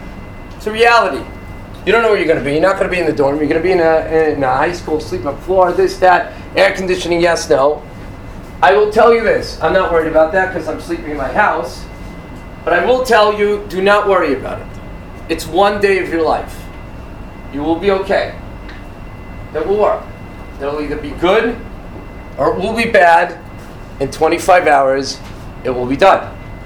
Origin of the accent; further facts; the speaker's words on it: Brooklyn, New York, United States; You have to understand that I grew up in Brooklyn, and therefore I might be a little bit blunter than most people.